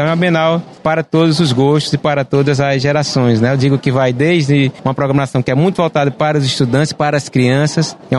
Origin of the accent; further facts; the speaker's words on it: Fortaleza, Ceará, Brazil; a gente se encontra enquanto fortalezense nessa, né, cearense com essa obra literária